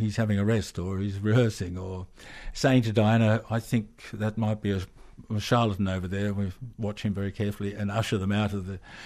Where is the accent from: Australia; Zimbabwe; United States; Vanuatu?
Australia; being Australian and her having spent so much time here, we spoke the same language. And she missed Australia